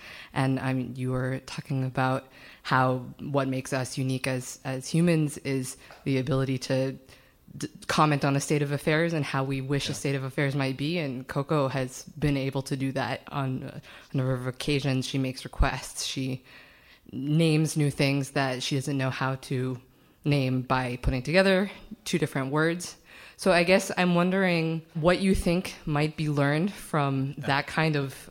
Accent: Boston, Massachusetts, United States; now in Berkeley, United States; and I live in Berkeley, but I'm from Boston.

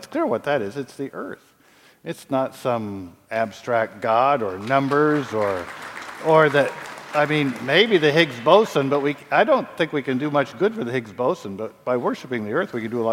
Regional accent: Nebraska, United States; I'm from Nebraska. There is no Prairie Lands National Park, probably never will be.

